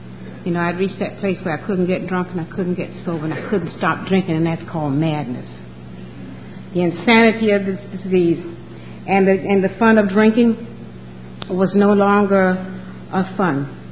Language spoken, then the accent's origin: English; Atlanta, Georgia, United States; I'd never seen alcohol because Georgia was a dry state when I grew up in Atlanta.